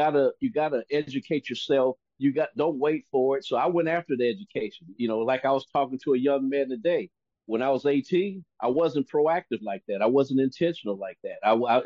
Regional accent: Compton, California, United States; also born or lived in San Diego; living in the, between San Diego and growing up in the Compton area, and born and raised, and then, living in San Diego and back to LA, things like that.

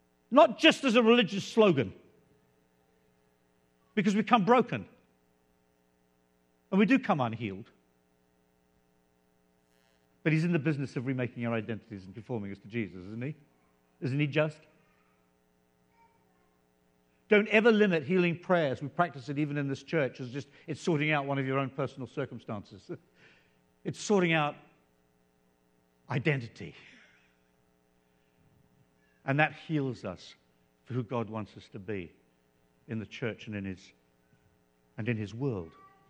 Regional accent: South Africa; born there; I was born in South Africa under the apartheid regime.

